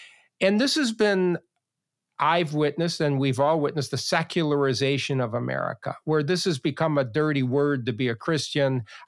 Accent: Chicago, Illinois, United States; I grew up in Chicago in a low-income family, basically, a very working, lower working class, I would say, socioeconomically.

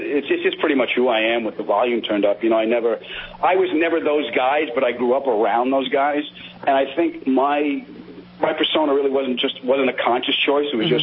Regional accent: New York, United States; Part of it is growing up in New York, and part of it is growing up on the East Coast.

